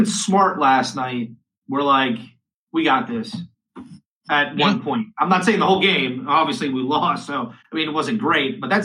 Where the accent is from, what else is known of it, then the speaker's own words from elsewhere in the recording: Pittsburgh, Pennsylvania, United States; I'm from Pittsburgh, been watching my whole entire life.